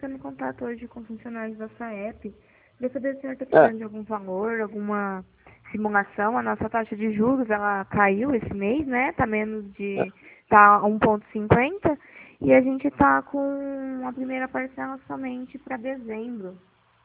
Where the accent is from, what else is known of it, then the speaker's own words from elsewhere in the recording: Pirassununga, São Paulo, Brazil; Eu sou daqui da cidade de Pirassununga mesmo